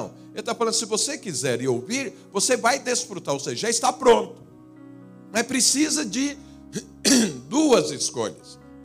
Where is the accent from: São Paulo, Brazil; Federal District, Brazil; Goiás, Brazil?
Goiás, Brazil; born there; Eu nasci lá em Goiás. Lá a média de temperatura é 30 graus.